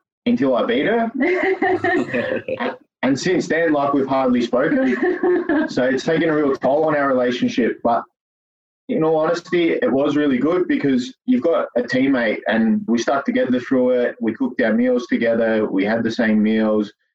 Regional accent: Melbourne, Victoria, Australia; I'm 30 years old. We're from Brookfield out in the western suburbs in Melbourne.

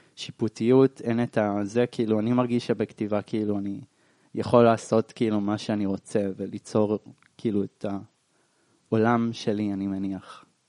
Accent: Bat Yam, Tel Aviv District, Israel; born there; now in Holon, Israel; נולדתי בבת ים, עכשיו אני בחולון, רוב זמני.

